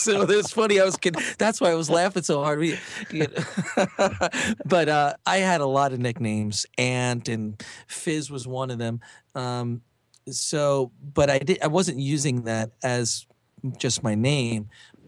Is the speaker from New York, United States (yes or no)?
yes; Queens, New York, United States; Originally from New York.